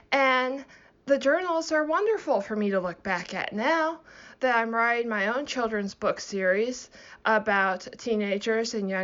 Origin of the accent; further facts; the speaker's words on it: Plano, Texas, United States; I grew up in Plano, Texas.